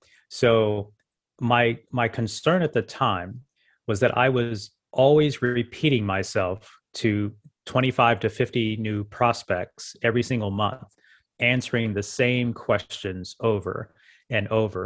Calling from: Las Vegas, Nevada, United States; I'm in Las Vegas. Las Vegas is home.

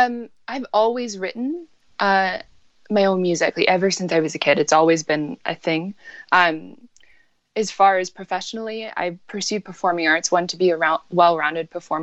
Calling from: Kelowna, British Columbia, Canada; So right now I'm based in Kelowna, British Columbia, okay. Which is just a few hours from Vancouver.

